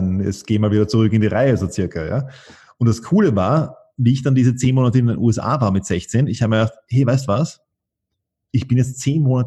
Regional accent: Vienna, Austria; einen Teil meiner Schulkarriere war ich in Wien, einen Teil meiner Schulkarriere war ich am Land draußen. Zu dem Zeitpunkt mit 16 war ich wieder in Wien.

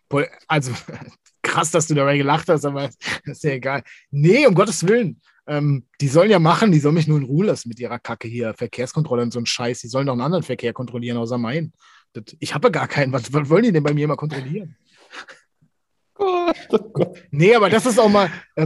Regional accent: Baden-Württemberg, Germany

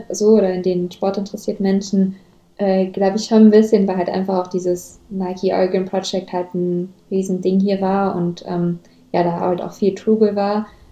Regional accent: Germany; Also da sagt dann jemand, hey, du kommst aus Deutschland, oder? Weil mein Akzent so stark ist

